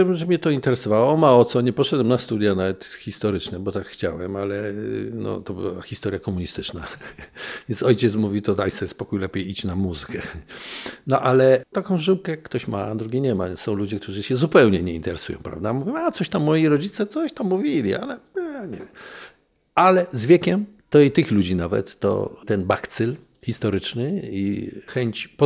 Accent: Kielce, Świętokrzyskie Voivodeship, Poland; Dorastałem w Kielcach i no, w wielu miastach.

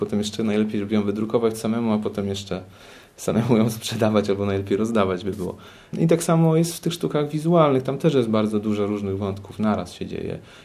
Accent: Bydgoszcz, Kuyavian-Pomeranian Voivodeship, Poland; bo ja jestem z Bydgoszczy

